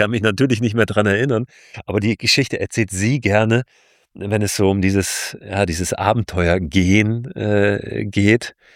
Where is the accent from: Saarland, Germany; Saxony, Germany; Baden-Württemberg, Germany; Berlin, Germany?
Berlin, Germany; Ich bin in Berlin groß geworden.